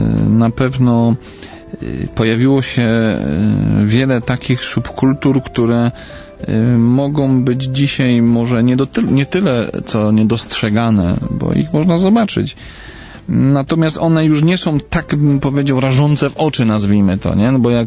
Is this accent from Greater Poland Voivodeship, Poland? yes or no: yes; Śrem, Greater Poland Voivodeship, Poland; ja się wychowałem w Śremie koło Poznania